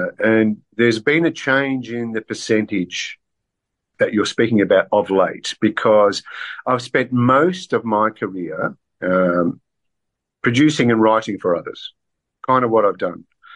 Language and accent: English; Australia; born there; I was born in Australia, but both my parents are from southern Italy, and we always had a strong Italian kind of culture in the family anyway.